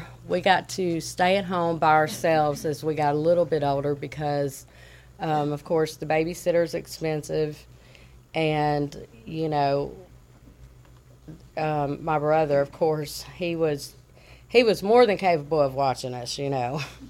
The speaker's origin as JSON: {"language": "English", "region": "Texas", "country": "United States", "tie": "born there", "said": "I was born in Texas. I'm 43 years old. My father was in the Air Force."}